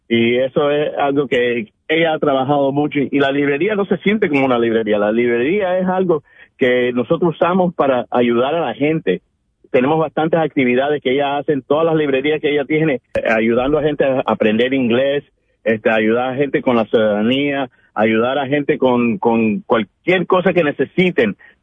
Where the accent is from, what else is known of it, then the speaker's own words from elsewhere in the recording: Colombia; now in North Bergen, United States; como usted sabe, yo soy colombiano